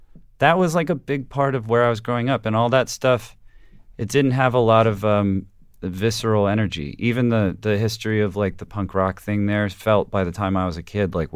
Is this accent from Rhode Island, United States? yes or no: no; Huntington Beach, California, United States; also born or lived in Santa Ana; Well, I grew up in Huntington Beach. I was born in Santa Ana.